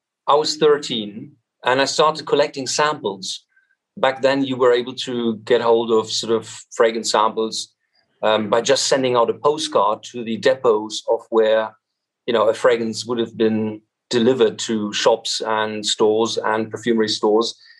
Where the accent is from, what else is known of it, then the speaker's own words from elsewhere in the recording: Kassel, Hesse, Germany; They were luckily only an hour up north from Kassel, my hometown.